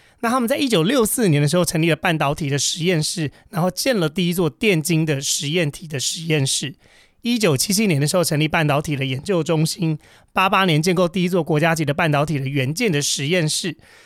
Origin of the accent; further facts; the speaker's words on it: Kaohsiung, Taiwan; 那就是因为我是一个高雄人嘛，高雄人其实对于加工出口区是一个一点都不陌生